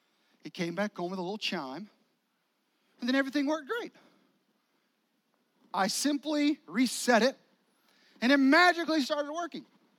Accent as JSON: {"language": "English", "country": "United States", "said": "because I'm an American and we don't wait for anything"}